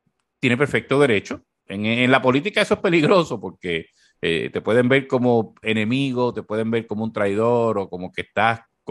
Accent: Corozal, Puerto Rico; el Colegio de la Sagrada Familia en Corozal, de donde yo soy.

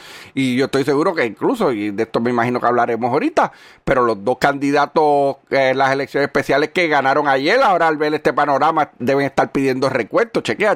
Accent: San Lorenzo, Puerto Rico; Yo que soy de San Lorenzo.

